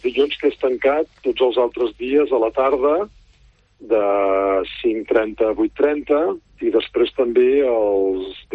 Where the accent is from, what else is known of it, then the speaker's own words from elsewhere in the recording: Mataró, Catalonia, Spain; jo sóc de Mataró i visc aquí a la comarca